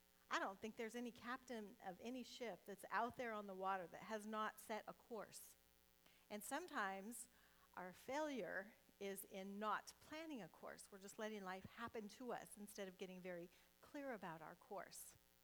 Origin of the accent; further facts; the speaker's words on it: Nebraska, United States; You know, I grew up in Nebraska, and I always thought there was something wrong with me.